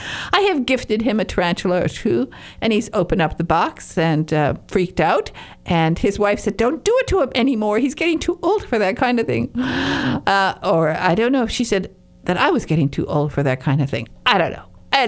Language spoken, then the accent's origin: English; Michigan, United States; I understand in my home state of Michigan, they've gotten really, really strict about things